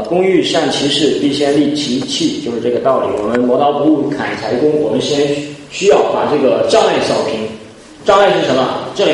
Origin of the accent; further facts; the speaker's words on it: Henan, China; 我12岁的时候，也就是啊94年左右。所以那个时候信主的特别在我们河南那边那个地方比较少